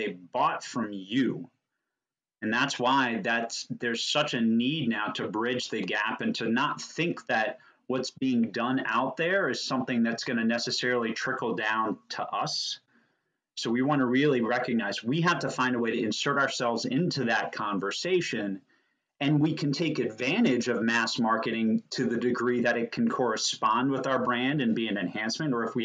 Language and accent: English; Washington, District of Columbia, United States; I grew up in the Washington, D.C. area, so that connection to the Washington Post was there.